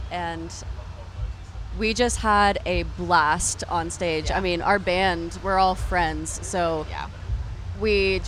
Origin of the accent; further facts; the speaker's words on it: Franklin, Tennessee, United States; also born or lived in Nashville; So we're from Nashville and grew up in Franklin. So we're just right down the road.